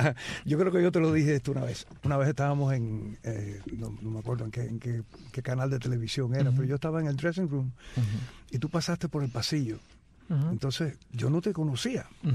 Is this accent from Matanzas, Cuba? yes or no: no; Sancti Spíritus, Cuba; Y bueno, me crié completo ahí en Santi Espíritu.